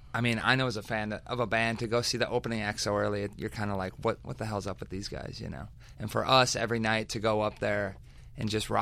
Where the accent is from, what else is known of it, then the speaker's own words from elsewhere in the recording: Wisconsin, United States; Born and raised in Wisconsin. Cornfields, cheese. Got bored, so I started playing guitar when I was 14.